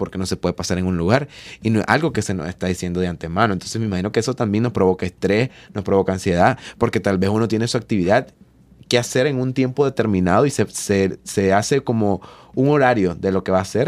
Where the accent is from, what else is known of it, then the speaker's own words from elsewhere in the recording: Nicaragua; así como yo como joven y nicaragüense